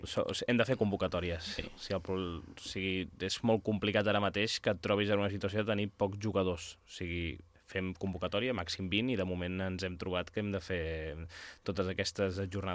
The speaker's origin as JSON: {"language": "Catalan", "town": "La Múnia", "region": "Catalonia", "country": "Spain", "said": "Bueno, som pobles propers, també perquè la gent de la Muni anàvem a l'Institut dels Monjos i molts som"}